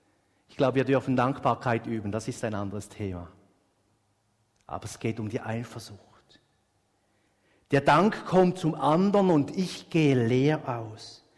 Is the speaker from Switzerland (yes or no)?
yes; Eastern Switzerland, Switzerland; Ich komme aus der Ostschweiz, wo es Weinberger hat